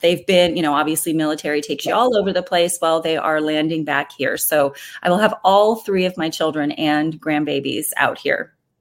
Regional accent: California, United States; Well, we are from California and loved growing up there, had the best time growing up there, and raised our family there.

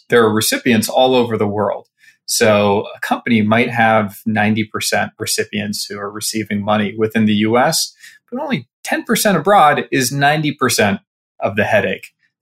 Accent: Berkeley, California, United States; So I grew up on the West Coast in Berkeley, California, and got into, you know, this will be relevant to the company, got into coding when I was pretty young

